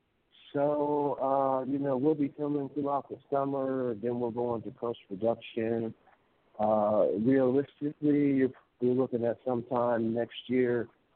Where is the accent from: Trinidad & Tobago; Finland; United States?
United States; Newark, New Jersey; But, you know, I was born and raised in Newark